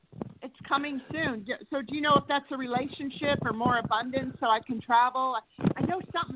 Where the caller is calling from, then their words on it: California, United States; I'm from California.